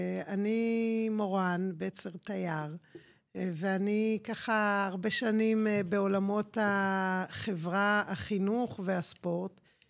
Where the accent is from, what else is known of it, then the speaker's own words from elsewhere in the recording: Ein Shemer, Haifa District, Israel; נולדתי בקיבוץ עין שמר של השומר הצעיר, מבואות עירון, גדלתי שם במוסד החינוכי, אפילו התחתנתי שם, אפילו נולד לי ילדי הראשון